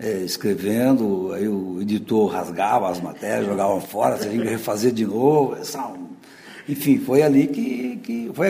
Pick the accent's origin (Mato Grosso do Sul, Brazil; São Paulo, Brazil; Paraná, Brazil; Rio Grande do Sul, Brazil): Mato Grosso do Sul, Brazil; Campo Grande; Eu nasci em Campo Grande, eu sou daqui mesmo.